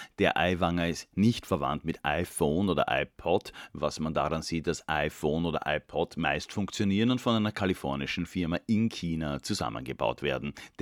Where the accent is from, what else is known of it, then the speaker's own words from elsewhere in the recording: Austria; Und dabei bin ich als Österreicher selbst grammatikalisch extrem flexibel.